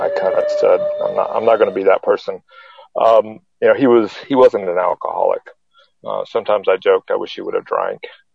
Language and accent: English; Victorville, California, United States; born there; So I was born in Victorville, California. My father was in the Air Force.